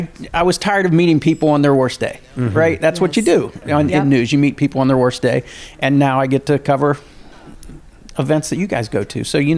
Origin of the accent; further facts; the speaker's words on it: West Virginia, United States; Yeah, I started in my hometown in West Virginia, working at a small station for about 5 years, and then took another job in West Virginia in Charleston.